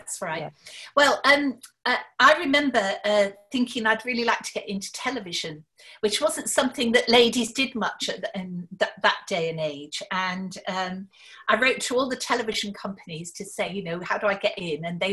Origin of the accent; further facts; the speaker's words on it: Gosport, South East England, United Kingdom; moved away; Well, of course, Gosport is my home, and we grew up in Privet Road in Gosport.